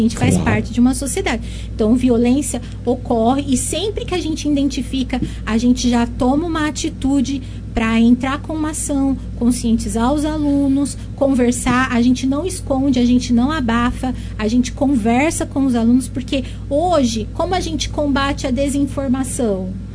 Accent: São José do Rio Preto, São Paulo, Brazil; Eu sou daí pertinho, eu sou de São José do Rio Preto.

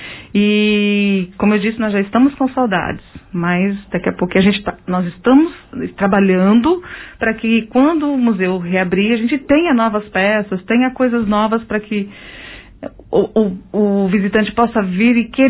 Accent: Pontal, São Paulo, Brazil; now in Monte Alto, Brazil; Pontalense. Eu sou de Pontal.

